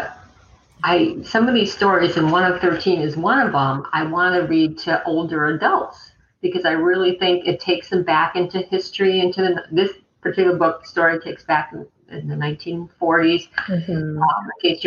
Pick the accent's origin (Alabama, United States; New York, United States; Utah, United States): New York, United States; Albany; Well, I hail from New York State, upstate New York, around the Capital Region, which is Albany, New York. I live outside of Albany, New York.